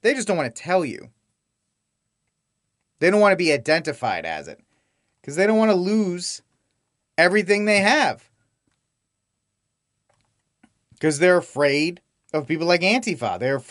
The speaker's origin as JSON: {"language": "English", "region": "New England", "country": "United States", "lives_now": "Texas, United States", "said": "That's because I'm from New England and I actually had fall, unlike here in Texas, where it goes from summer to winter to summer again."}